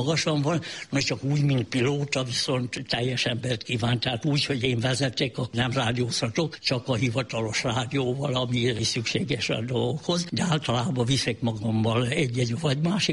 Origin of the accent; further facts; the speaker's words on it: Kömlő, Heves, Hungary; born there; Kömlőn születtem, itt Kisárosfaluban